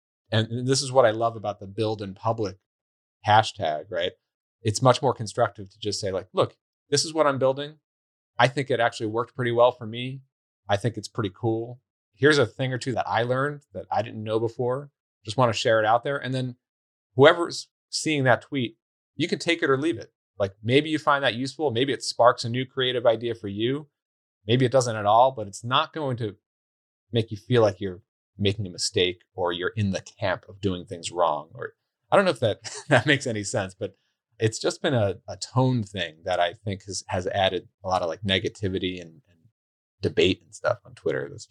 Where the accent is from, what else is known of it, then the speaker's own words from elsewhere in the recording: New York, United States; I mean, I'm from New York originally.